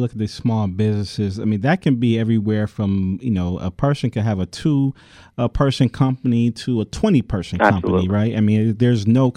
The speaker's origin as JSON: {"language": "English", "town": "Detroit", "region": "Michigan", "country": "United States", "said": "I'm from Detroit, and so, I, you know, seeing that, you know, the city and encouraging people to get to those cities"}